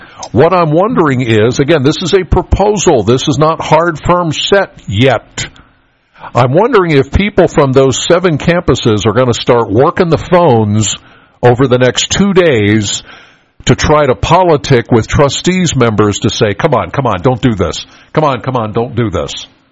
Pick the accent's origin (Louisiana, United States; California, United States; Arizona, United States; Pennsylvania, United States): Pennsylvania, United States; York; York is where I grew up. … I grew up in the York County area, so I know about Penn State York.